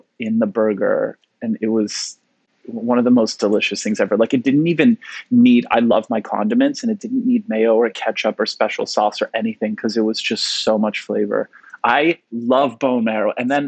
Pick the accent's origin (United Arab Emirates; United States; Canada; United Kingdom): Canada; Montreal, Quebec; Yeah, from Montreal. My parents are from Poland